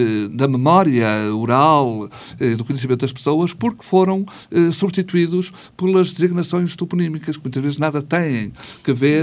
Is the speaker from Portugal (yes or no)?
yes; Lousada, Porto, Portugal; Cristelos é uma das freguesias sede do concelho, de onde eu sou natural